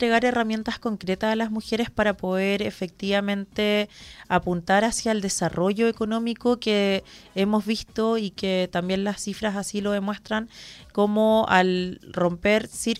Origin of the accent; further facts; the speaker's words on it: Santiago, Santiago Metropolitan Region, Chile; Soy de Santiago y vivo hace 3 años también en la región de O'Higgins